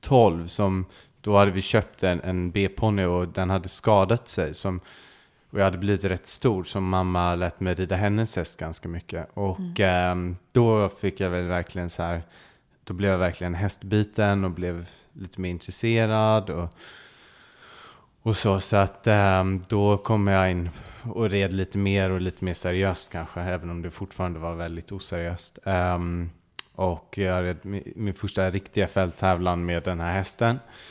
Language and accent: Swedish; Stockholm, Stockholm County, Sweden; Jag växte upp inne i Stockholm.